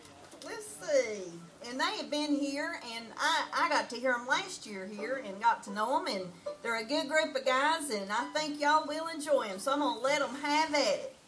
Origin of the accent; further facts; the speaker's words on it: North Wilkesboro, North Carolina, United States; I'll be your MC tonight. And I'm from North Wilkesboro.